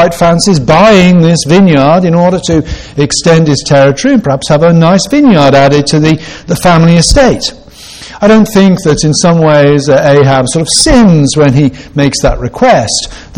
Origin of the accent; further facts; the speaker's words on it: England, United Kingdom; now in United States; Western Pennsylvania is very close, I think, in culture in many ways to where I grew up in the United Kingdom, in England. It's farm territory.